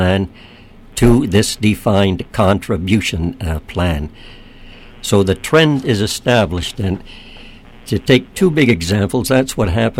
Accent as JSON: {"language": "English", "town": "Hamilton", "region": "Ontario", "country": "Canada", "tie": "born or raised there", "said": "the steel company in Hamilton, my hometown"}